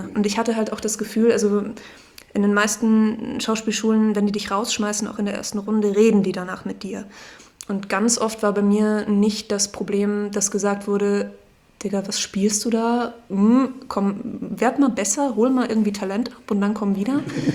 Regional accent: Salzburg, Austria; ich komme aus Salzburg in Österreich.

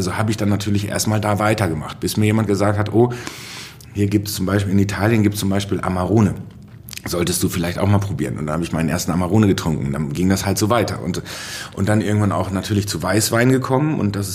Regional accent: Soest, North Rhine-Westphalia, Germany; ich komme ja aus Soest. Ich komme aus einer westfälischen Kleinstadt und Soest kann sich mit zwei, drei Sachen rühmen. So, also wir sind eine Mittelalterstadt und ehemalige Hansestadt, obwohl wir mitten in der Pampa sind. Tolles Städtchen.

